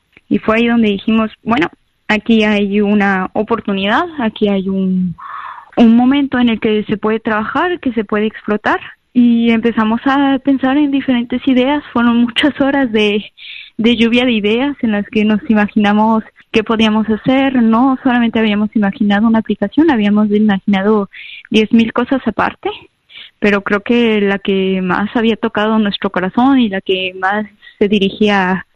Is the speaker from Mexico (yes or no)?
yes; Mexico; moved away as an adult; now in France; soy mexicana, hace 8 años que vivo en Francia